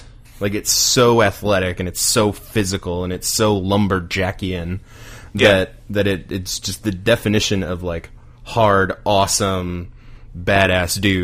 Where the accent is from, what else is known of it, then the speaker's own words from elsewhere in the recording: Cleveland, Ohio, United States; So spending summers in Canada and growing up in Cleveland, even though Cleveland didn't have a pro hockey team, you still had that love for hockey.